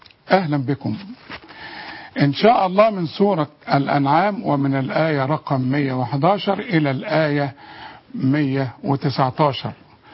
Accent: Egypt; وانا كمواطن مصري

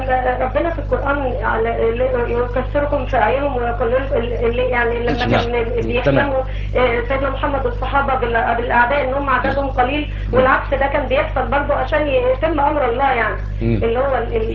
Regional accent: Port Said, Port Said Governorate, Egypt; انا على فكره من بورسعيد،

